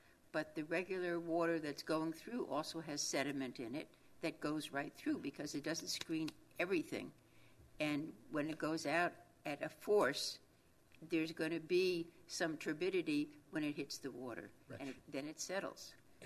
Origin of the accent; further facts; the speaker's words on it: Miami Beach, Florida, United States; growing up in Miami Beach, what happened was the gasoline from the old cars would go into